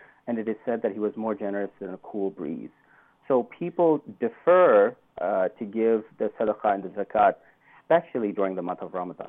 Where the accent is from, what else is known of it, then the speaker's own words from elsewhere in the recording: India; or my home country, India, can we really, really appreciate the how poor people are in the rest of the world.